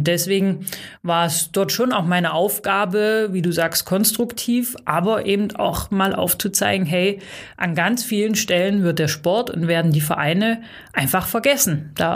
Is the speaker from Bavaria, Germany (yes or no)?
no; Saxony-Anhalt, Germany; ich komme ursprünglich aus Sachsen-Anhalt